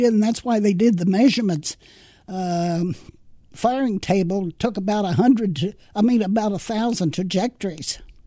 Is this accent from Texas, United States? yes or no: no; Missouri, United States; 2 were from Kansas, and 1 was from Ohio, and 1 was from Wisconsin, and I was from Missouri.